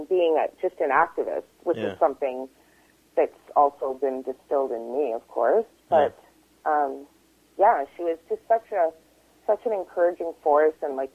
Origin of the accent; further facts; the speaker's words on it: Jamaica; That's being Jamaican, of course, that's somebody we discuss.